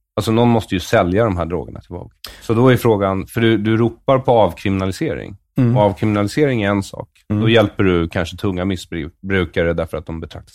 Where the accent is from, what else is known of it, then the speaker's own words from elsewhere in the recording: Sweden; Jag är ju 78, så jag växte ju upp, en stor del av min ungdom var på 90-talet. Och då var ju liksom, när jag växte upp i Sverige